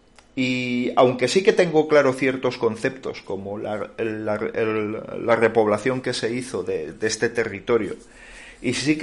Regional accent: Manises, Valencian Community, Spain; first language Valencian; Spanish is a second language; mi idioma materno es el valenciano. Yo aprendí a hablar valenciano antes que castellano. Yo en una población que se llama Manises, y oye, a mí el castellano me sonaba raro

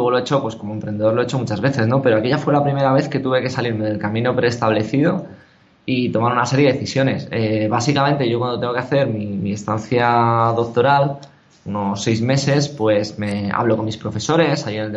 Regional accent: Santander, Cantabria, Spain; also born or lived in United States / Barcelona; now in Pamplona, Spain; yo originalmente soy de Santander, aunque ahora por motivos de trabajo pues estoy viviendo en Pamplona. Y bueno, por motivos de trabajo he estado viviendo en Estados Unidos, he estado viviendo en Barcelona.

